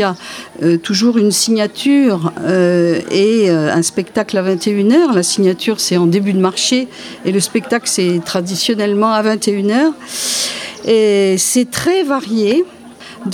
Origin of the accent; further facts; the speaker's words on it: Normandy, France; now in Millau, France; parce que moi je suis normande et j'ai fait ma carrière dans la région parisienne, donc ça n'a rien à voir.